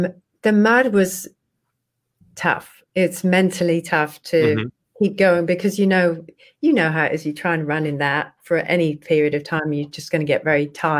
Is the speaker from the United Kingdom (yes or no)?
yes; England, United Kingdom; I'm from England.